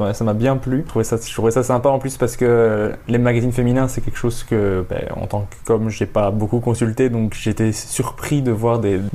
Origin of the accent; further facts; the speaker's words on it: Belgium; Chez nous, en Belgique, c'est si t'arrives à jouer tous les soirs une fois